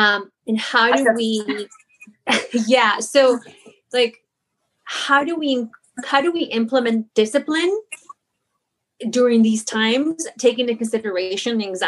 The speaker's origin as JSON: {"language": "English", "region": "Oaxaca", "country": "Mexico", "said": "we're like from Oaxaca, my mom was always like super strict with us."}